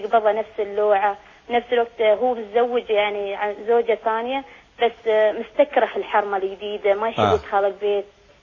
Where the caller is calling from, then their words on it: Sharjah, United Arab Emirates; أنا من الشارقة.